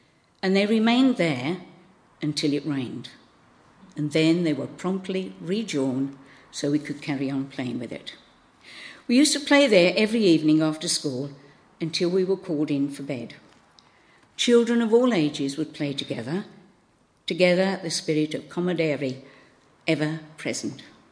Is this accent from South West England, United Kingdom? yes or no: no; Birmingham, West Midlands, United Kingdom; moved away; some of you are aware that I come from Birmingham. You don't get many Birmingham people down here. In the years since 1963, since I moved down here